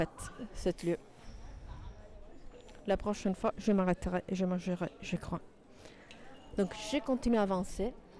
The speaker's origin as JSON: {"language": "French", "region": "Sicily", "country": "Italy", "said": "Donc oui, moi je viens de Sicile, comme ça c'était une petite parenthèse."}